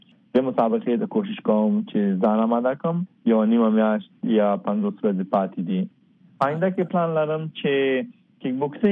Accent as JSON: {"language": "Pashto", "country": "Afghanistan", "said": "زه خو د افغانستان بچایم، افغان يم"}